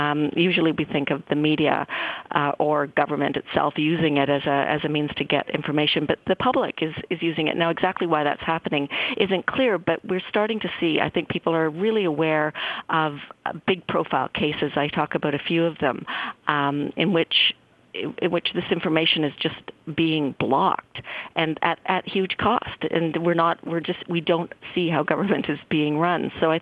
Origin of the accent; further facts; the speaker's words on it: Canada; as a Canadian, I felt